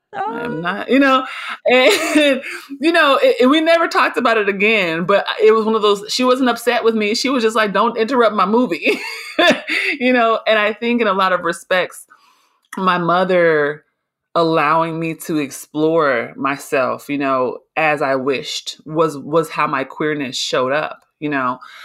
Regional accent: Oakland, California, United States; also born or lived in Berkeley; growing up in California, in Oakland and Berkeley in the Bay Area in the 80s and 90s, being genderqueer wasn't weird.

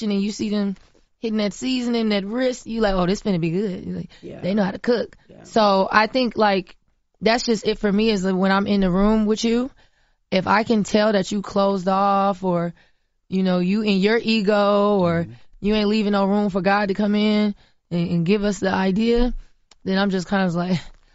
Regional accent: Florida, United States; born or raised there

